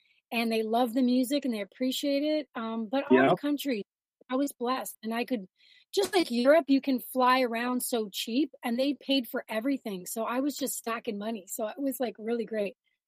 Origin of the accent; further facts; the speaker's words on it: Toronto, Ontario, Canada; moved away as an adult; also born or lived in Southeast Asia; I'm born and raised in Toronto, Canada.